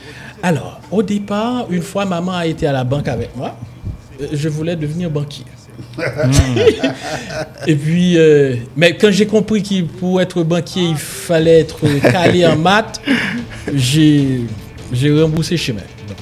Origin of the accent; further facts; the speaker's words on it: Carrefour, Ouest, Haiti; also born or lived in Delmas; Je suis né à Thor 73, à Thorland, à Carrefour. Et puis, j'ai migré à Mariani en 1996. Et puis j'ai laissé en 2004.